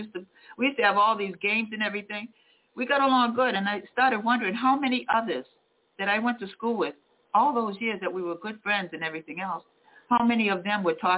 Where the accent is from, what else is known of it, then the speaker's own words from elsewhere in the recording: Osterville, Massachusetts, United States; I grew up in Austerville on Cape Cod, okay, predominantly white, had white friends.